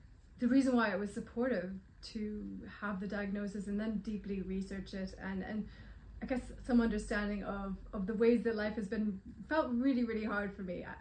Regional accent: United States; guess, the American health system and the fear of kind of over-medicating children, which I really saw growing up in America.

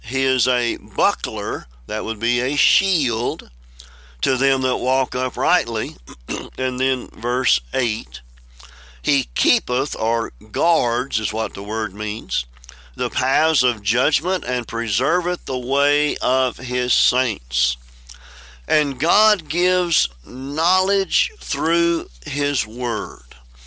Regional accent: Shep, Texas, United States; I know where I grew up out in Shep, Texas, there's a rumor that went around

